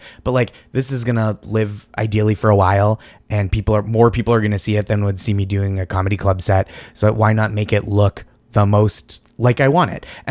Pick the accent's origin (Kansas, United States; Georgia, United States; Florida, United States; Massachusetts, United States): Massachusetts, United States; Boston; I always say that it doesn't make sense that I'm from Boston